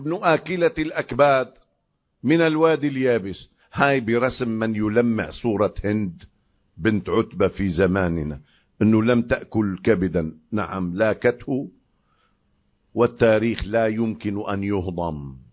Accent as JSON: {"language": "Arabic", "country": "Lebanon", "said": "وفي قرية عندنا بلبنان اللي هي من بلاد الشام"}